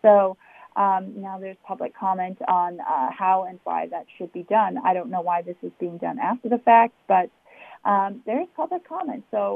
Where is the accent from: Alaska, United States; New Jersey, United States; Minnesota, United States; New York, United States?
Minnesota, United States; I am from the Red Lake Nation in northern Minnesota